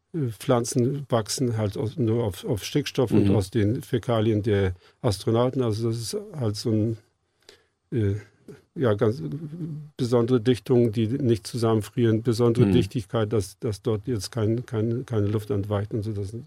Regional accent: Seevetal, Lower Saxony, Germany; ich komme aus Seevetal

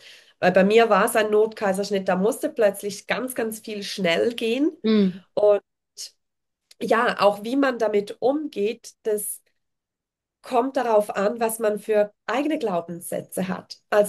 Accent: Switzerland; ich bin zwar Schweizerin

